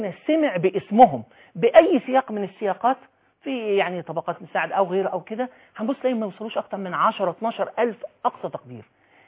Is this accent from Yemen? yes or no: no; Egypt; وانا ارى انه انا مواطن مصري لابد ان ارجع الى دستور مصر وافهمه.